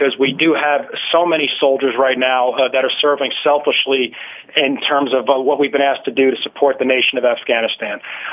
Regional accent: New York, United States; No, I grew up in New York, actually.

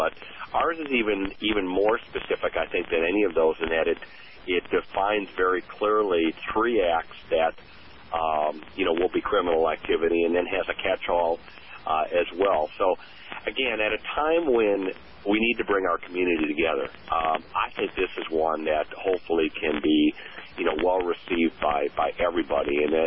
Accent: Midwest, United States; I grew up in the Midwest in a small city

